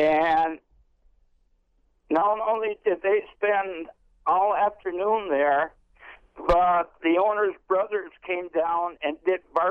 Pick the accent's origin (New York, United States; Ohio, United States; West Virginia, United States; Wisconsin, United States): Wisconsin, United States; Mellen; Well, in my hometown of Mellon, back in the 50s, we had a lady that had a restaurant